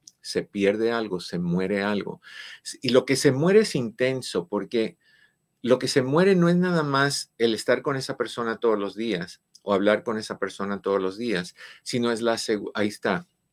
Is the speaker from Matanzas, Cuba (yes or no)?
no; Santiago de Cuba, Cuba; now in Los Angeles, United States; soy de Santiago de Cuba, no soy de Santiago de Chile.